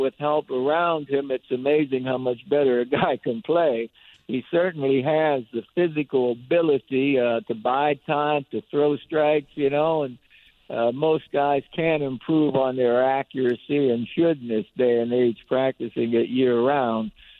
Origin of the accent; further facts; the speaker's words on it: Pennsylvania, United States; I was brought up in Western PA in Cleveland.